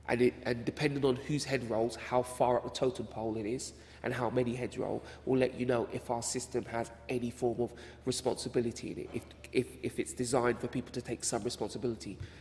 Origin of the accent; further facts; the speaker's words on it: London, United Kingdom; because I come from the Grenfell area and I lived there for well over 35 years